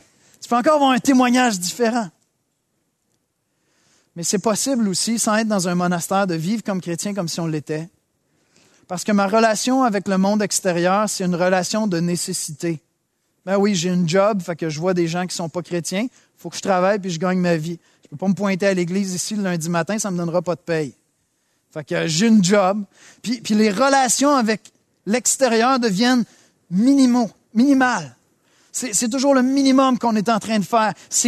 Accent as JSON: {"language": "French", "town": "Saint-Hubert", "region": "Quebec", "country": "Canada", "tie": "born or raised there", "said": "J'ai été élevé ici, à Saint-Hubert."}